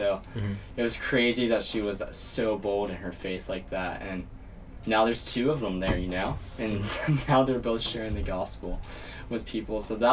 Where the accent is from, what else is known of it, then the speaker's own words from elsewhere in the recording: United States; I'm from America originally.